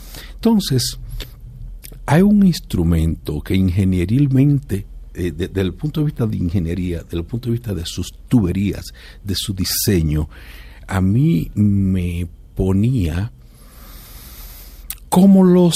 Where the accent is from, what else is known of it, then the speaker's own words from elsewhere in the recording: Altamira, Puerto Plata, Dominican Republic; yo soy de un pueblecito de 37,000 habitantes. Yo creo que Altamira es uno de los municipios más pequeños que tiene Puerto Plata, que es una provincia de República Dominicana.